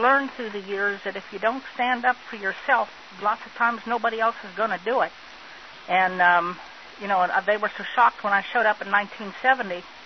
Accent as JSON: {"language": "English", "town": "Dallas", "region": "Texas", "country": "United States", "said": "And I'm from Dallas."}